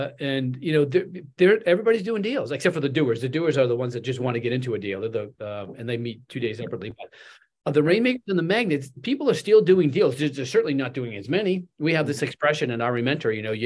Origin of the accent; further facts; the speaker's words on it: Boston, Massachusetts, United States; I've never really invested up there because I'm from Boston.